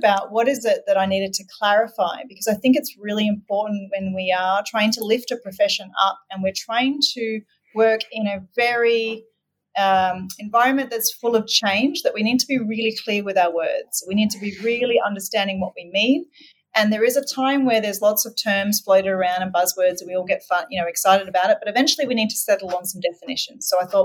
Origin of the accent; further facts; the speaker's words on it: Australia; obviously people can probably hear I'm not from the States. I'm Australian